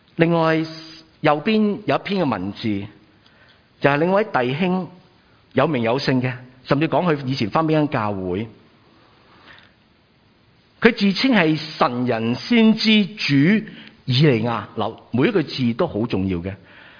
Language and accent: Cantonese; China; 我们中国人很明白的，